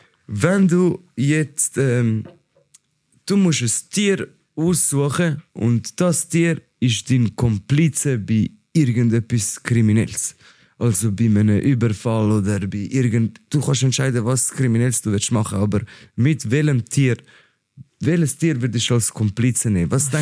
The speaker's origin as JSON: {"language": "German", "country": "Bosnia & Herzegovina", "said": "Von Bosnien."}